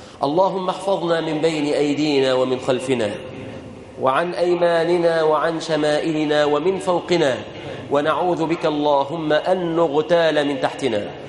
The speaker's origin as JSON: {"language": "Arabic", "country": "Egypt", "said": "اللهم إنا نسألك أن تحفظ بلادنا مصر عزيزة أبية بالإسلام يا رب العالمين"}